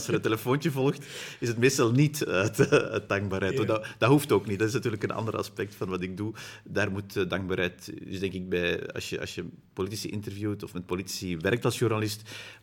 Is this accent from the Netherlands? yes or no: no; Dilbeek, Flanders, Belgium; ik ben opgegroeid in Sint-Annapede, dat ligt in Dilbeek, dat is de deelgemeente van Itterbeek.